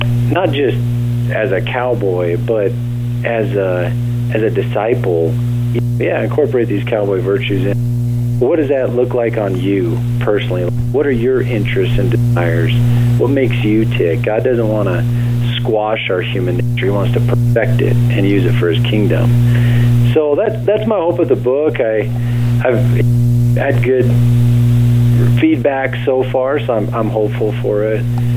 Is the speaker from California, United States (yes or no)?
no; Wyoming, United States; I was born and raised in Wyoming, and then I did move to Montana after high school, went to work for my uncle, and I spent about 10 years working there